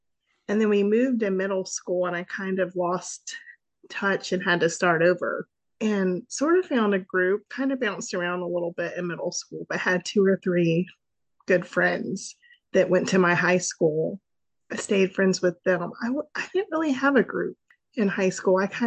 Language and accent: English; Raleigh, North Carolina, United States; Yeah, I went on to college and I'm from Raleigh. I grew up here and I went to NC State.